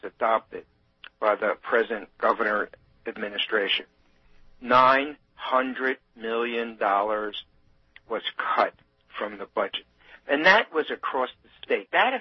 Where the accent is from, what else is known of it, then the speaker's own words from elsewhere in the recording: Philadelphia, Pennsylvania, United States; and I'm from Philadelphia, and we have a number of private schools